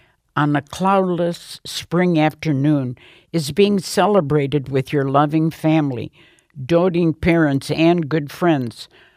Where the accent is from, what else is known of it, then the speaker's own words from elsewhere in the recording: Athens, Attica, Greece; now in Dearborn, United States; When we came to this country from Athens, Greece, I didn't have any grandparents on either side of my family.